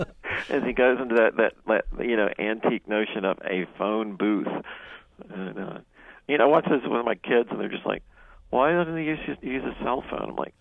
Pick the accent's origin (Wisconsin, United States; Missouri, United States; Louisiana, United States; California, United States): Louisiana, United States; Because I grew up in Louisiana, and it was a boisterous, large and boisterous household, and I was the youngest